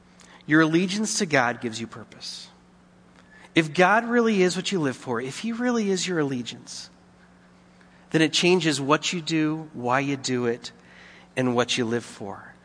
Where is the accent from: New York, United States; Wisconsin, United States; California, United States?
California, United States; I'm going to offend some Sacramento Kings fan, but I'm from the Bay Area, and I am a Golden State Warriors fan.